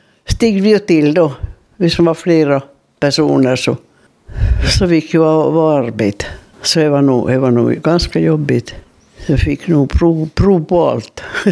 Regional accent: Esse, Ostrobothnia, Finland; born there; Jag är född i Essie Bäckby 3 juni 23.

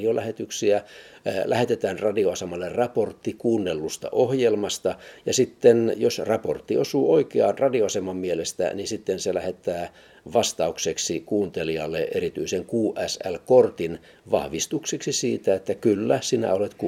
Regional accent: Vaasa, Ostrobothnia, Finland; also born or lived in Kurikka; Siis mä oon syntynyt Kurikassa ja olen ollut 3-vuotias, kun vanhempien työn perässä sitten perhe muutti Kurikasta Vaasaan. Ensin asuttiin Kiilapalstalla Kuninkaantiellä muutamia vuosia, kunnes sitten vanhempien rakentama oma kotitalo valmistui Vetokannakselle kotirannalla.

